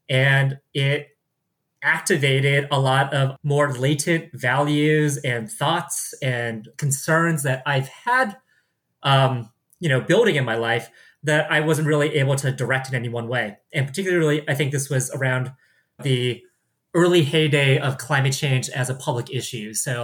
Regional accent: San Francisco, California, United States; I was raised in San Francisco, California. Spent my childhood in the Bay Area, in the city.

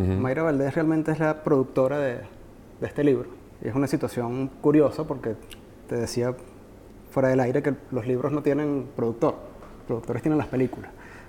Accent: Venezuela; sin perder de vista mi venezolanidad

